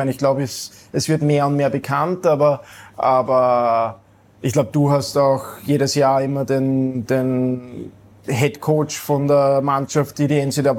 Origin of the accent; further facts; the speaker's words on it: Austria; now in Indiana, United States; Ich bin in Österreich aufgewachsen, dort ist ein wunderschönes Land.